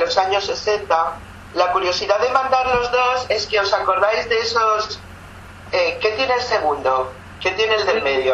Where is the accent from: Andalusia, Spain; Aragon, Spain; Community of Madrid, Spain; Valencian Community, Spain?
Community of Madrid, Spain; Madrid; born there; Tengo 61 años, nacida en Madrid, soy judía española, nacida en Madrid.